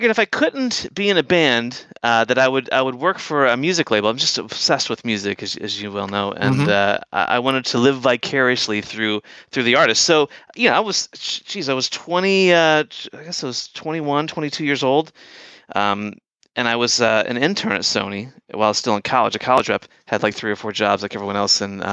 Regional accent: St. Louis, Missouri, United States; now in San Francisco, United States; Born and raised in St. Louis, Louis, Missouri, yeah.

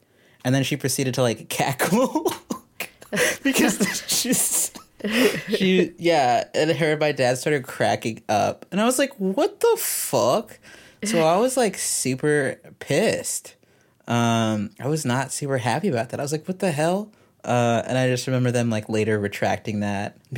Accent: Texas, United States; I'm from Texas, but I don't really feel super Texan, but I also kind of do. Like, sometimes I get a bit of, like, an accent

